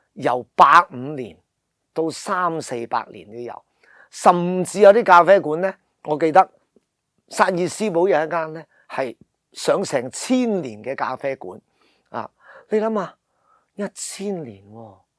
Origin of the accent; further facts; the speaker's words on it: Hong Kong; 因为有时我哋香港人啊，我自己都系啊